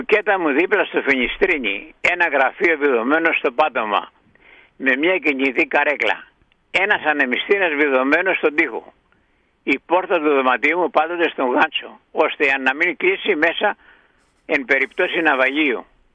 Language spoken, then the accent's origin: Greek; Greece; born there; Έζησα και πέρασα σε διάφορες κοινωνίες αυτής που γεννήθηκα στην Ελλάδα